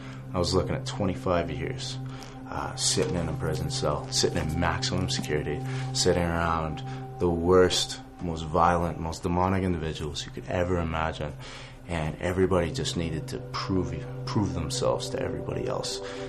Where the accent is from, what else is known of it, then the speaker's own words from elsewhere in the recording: Calgary, Alberta, Canada; born there; I was born in Calgary, Alberta.